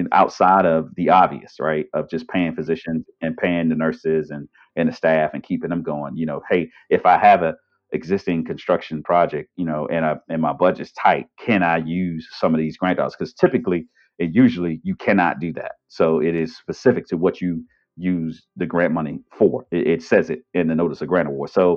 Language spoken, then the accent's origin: English; Washington, District of Columbia, United States; I grew up in Washington, D.C. I come from an environment where we didn't have access to healthcare.